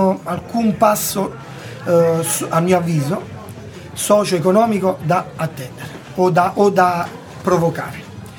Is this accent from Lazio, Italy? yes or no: no; Caserta, Campania, Italy; also born or lived in Lucca; now in Tivoli, Italy; Io sono casertano, sebbene abbia lavorato 10 anni in Toscana, a Lucca, e adesso sono qui a Tivoli